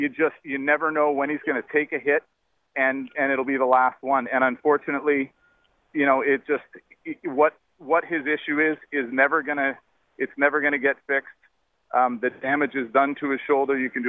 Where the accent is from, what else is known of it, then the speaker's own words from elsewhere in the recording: Canada; And walking out on that field and being a Canadian kid, seeing games up there, just the environment's intimidating.